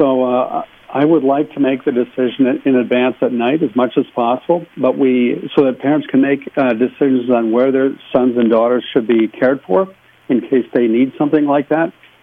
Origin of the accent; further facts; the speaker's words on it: Marshall, Minnesota, United States; I would wake up in the morning in my hometown of Marshall listening